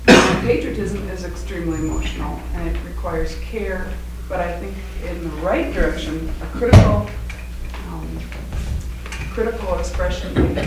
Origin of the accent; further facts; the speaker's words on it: United States; experienced the uncomfortable position of being an American who often thinks that our way is the right way